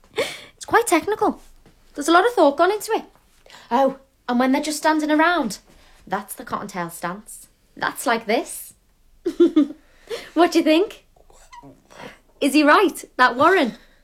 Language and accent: English; Bootle, North West England, United Kingdom; The most famous people we know is us, and we're not even from Liverpool. We're from Bootle.